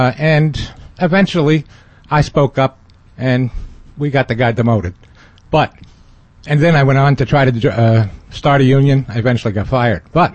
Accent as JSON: {"language": "English", "region": "New York", "country": "United States", "said": "from New York."}